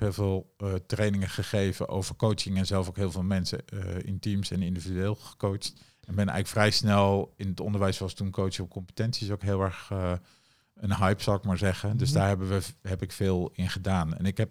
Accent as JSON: {"language": "Dutch", "town": "Amsterdam", "region": "North Holland", "country": "Netherlands", "said": "Ik kom uit de Jordaan in Amsterdam. Dus ik heb een nuchtere Amsterdamse eigenwijsheid."}